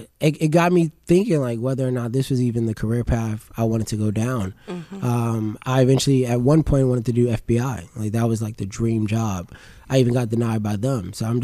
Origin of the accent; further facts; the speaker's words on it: Suffolk, Virginia, United States; also born or lived in New Jersey; now in Newport News, United States; Originally, I'm from New Jersey, but my parents and I, we left New Jersey when I was younger and moved down to Virginia, where I pretty much grew up in Suffolk for a while